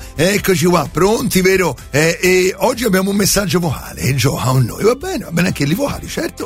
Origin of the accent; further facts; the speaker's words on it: Florence, Tuscany, Italy; sono di Firenze, so se si sente.